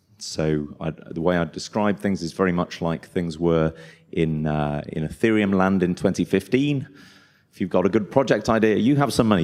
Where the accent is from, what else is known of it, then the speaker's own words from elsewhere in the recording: Vancouver, British Columbia, Canada; in Vancouver, my hometown of Vancouver